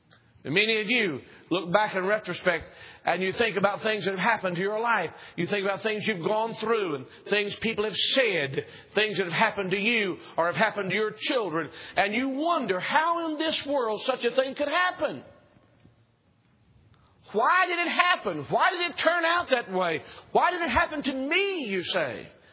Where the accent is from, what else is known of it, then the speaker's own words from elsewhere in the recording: Maryville, Tennessee, United States; When I was just a boy growing up, I grew up in Maryville, Tennessee, and most of the people who thought they had a good job worked at the aluminum company.